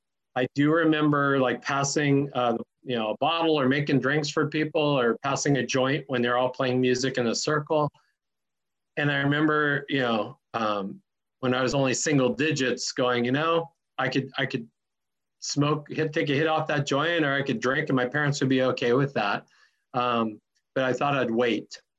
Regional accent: San Diego, California, United States; born there; I was born down in San Diego, and I was born on a sand-floored surf shack, Mission Beach.

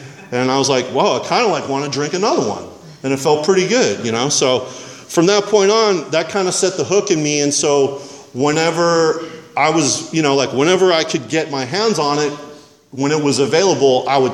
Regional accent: Santa Barbara, California, United States; You know, I was born and raised in Santa Barbara. My dad was a construction foreman. My mom was a receptionist.

